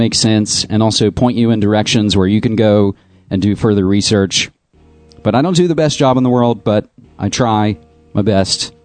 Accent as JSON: {"language": "English", "region": "West Virginia", "country": "United States", "tie": "born or raised there", "moved": "as an adult", "lives_now": "Portland, United States", "said": "Virginia, 28 years, been in Portland for only 4, so I always pay attention to things going down in my home state, almost heaven."}